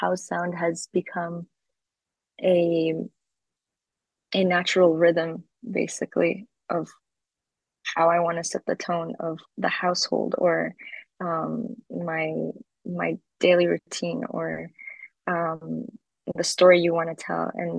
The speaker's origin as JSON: {"language": "English", "country": "Canada", "tie": "born or raised there", "also_born_or_lived": "Middle East / United States", "moved": "yes", "said": "So I was living in the Middle East for 10 years, but I was born in Canada. I hopped around cities in Canada, and then I ended up moving to the US and then moving to Europe."}